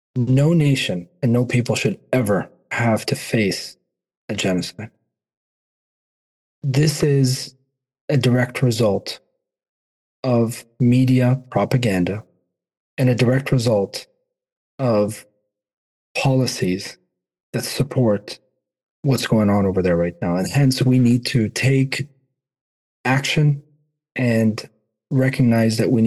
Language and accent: English; United States; the position as an American, the position of the U.S. in support of Israel is enabling these war crimes.